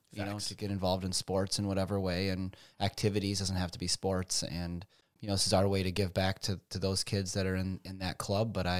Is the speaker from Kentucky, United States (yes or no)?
no; Oshkosh, Wisconsin, United States; Yeah, so I was born and raised in Oshkosh. I have been here my whole life. I graduated from Oshkosh West High School, went to UW Oshkosh.